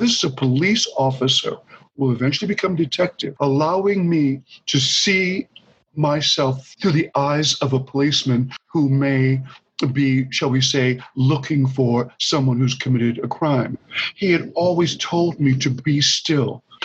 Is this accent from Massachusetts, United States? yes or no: yes; Roxbury, Massachusetts, United States; There was a little boy growing up in Roxbury, Massachusetts, who was a little upside down and distinctly wobbly.